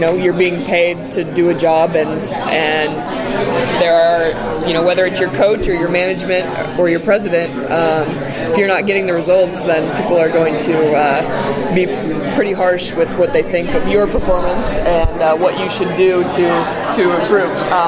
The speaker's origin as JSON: {"language": "English", "town": "Naperville", "region": "Illinois", "country": "United States", "tie": "born there", "said": "I was born in Naperville."}